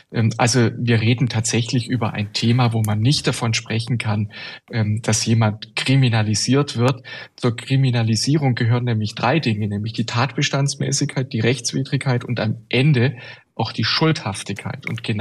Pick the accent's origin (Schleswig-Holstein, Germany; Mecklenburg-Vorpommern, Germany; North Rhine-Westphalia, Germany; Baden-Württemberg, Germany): Baden-Württemberg, Germany; Also ich bin auch kein Bayer. Ich komme aus dem südlichen Baden-Württemberg